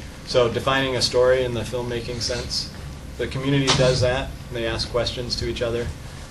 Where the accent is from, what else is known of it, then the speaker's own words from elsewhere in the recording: United States; and a lot of times, especially as an American, I want to go in and change things and do it fast.